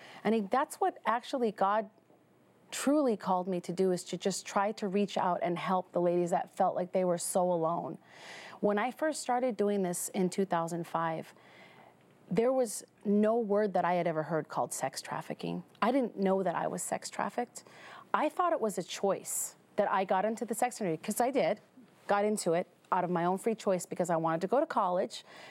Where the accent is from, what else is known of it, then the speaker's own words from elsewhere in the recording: Minnesota, United States; now in Las Vegas, United States; Yes, in Las Vegas. I'm from Minnesota originally.